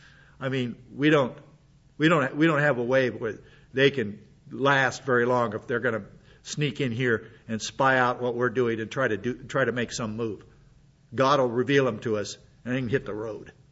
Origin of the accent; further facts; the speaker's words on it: United States; born there; I'm still an American, and I still believe I was a natural born American